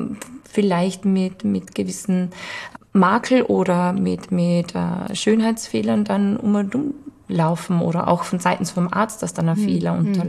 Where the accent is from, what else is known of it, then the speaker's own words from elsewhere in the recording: Vienna, Austria; ob das in Hollywood ist, ob das in New York ist, ob das bei uns in Wien ist